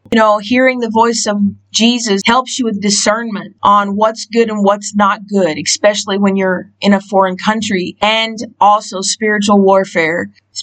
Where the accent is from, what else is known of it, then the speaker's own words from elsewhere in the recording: United States; But for me, being an American, it was the wrong side of the road.